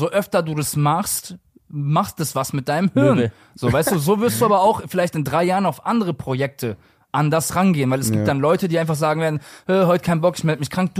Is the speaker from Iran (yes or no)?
no; Croatia; Ich bin Kroate, Alter.